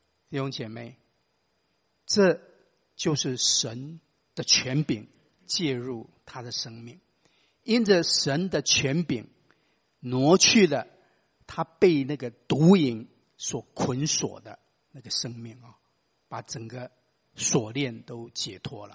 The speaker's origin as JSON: {"language": "Chinese", "country": "China", "said": "我们中国人有一句俗话啊，叫做家家有本难念的经"}